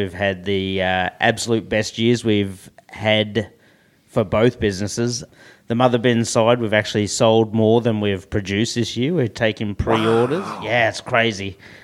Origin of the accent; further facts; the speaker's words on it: Australia; moved away as an adult; now in United States; So I grew up in Australia on a wheat farm in Australia. Met a guy from South Dakota in a pub and came over and worked for him in 2003